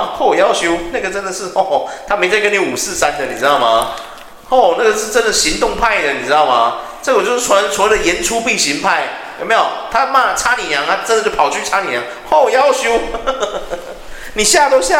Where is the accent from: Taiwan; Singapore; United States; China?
Taiwan; 就像我们台湾人跟人家说对不起都是假的一样啊